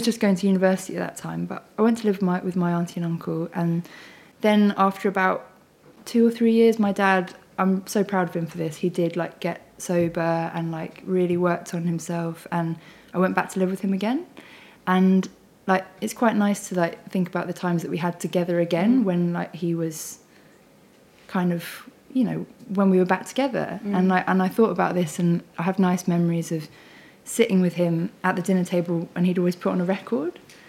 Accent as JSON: {"language": "English", "town": "Wandsworth", "region": "London", "country": "United Kingdom", "tie": "born or raised there", "said": "So I grew up in Wandsworth. So like, it's actually coming back here. This is lovely. So yeah, just near like East Putney Tube Station"}